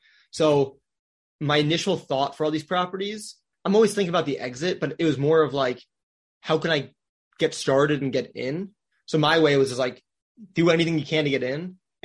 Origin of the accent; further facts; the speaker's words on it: Wisconsin, United States; now in Orlando, United States; I grew up in Wisconsin. So for me, it's not some foreign place